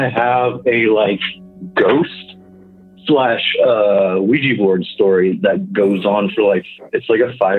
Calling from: Kansas, United States; I'm calling from Kansas.

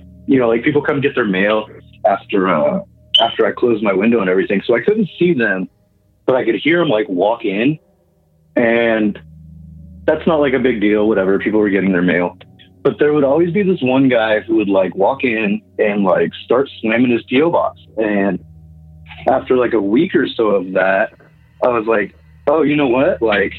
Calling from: Kansas, United States; I'm calling from Kansas.

